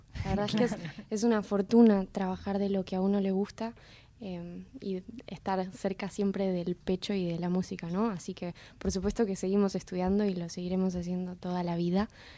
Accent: Patagonia, Argentina; compartimos lugar de procedencia, venimos de la Patagonia, ambos.

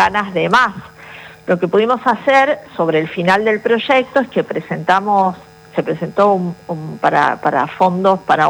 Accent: Buenos Aires, Argentina; yo soy de Buenos Aires.

